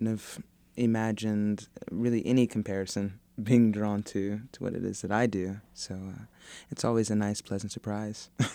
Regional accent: Kansas City, Missouri, United States; I missed my hometown, and it felt like Kansas City was kind of scolding me for leaving.

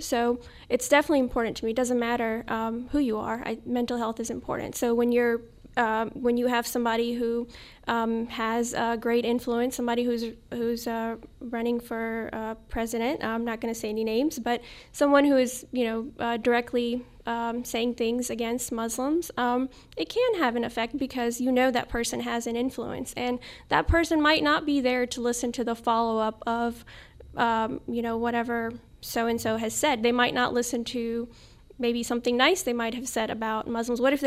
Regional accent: United States; it's as an American, you can't help but feel for the whole community

